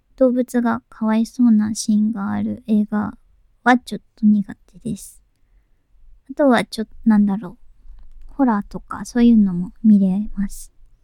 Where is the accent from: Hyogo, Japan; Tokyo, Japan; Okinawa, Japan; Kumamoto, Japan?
Tokyo, Japan; 出身地は東京都です。ちょっと不便なところ。あまり電車がいっぱいあるわけじゃなくて、ちょっと不便な東京都です。